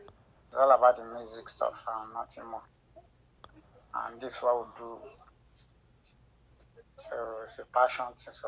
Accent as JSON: {"language": "English", "country": "Nigeria", "said": "Basically, I'm from Nigeria, but the record label is in South Africa"}